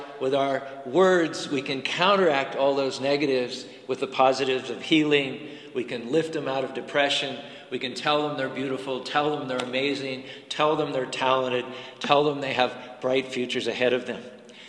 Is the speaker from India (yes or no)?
no; Pittsburgh, Pennsylvania, United States; Interesting enough, and I'm from Pittsburgh, and I've probably got cousins and aunts and uncles, but I hadn't been there for 30 years